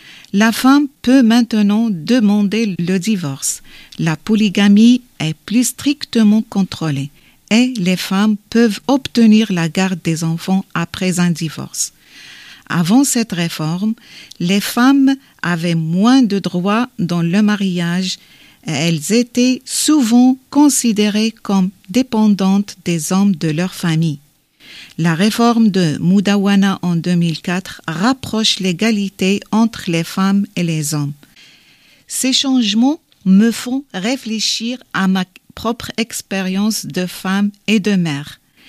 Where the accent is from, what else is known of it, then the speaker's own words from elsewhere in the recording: Morocco; now in France; je viens du Maroc. Quand je suis arrivée en France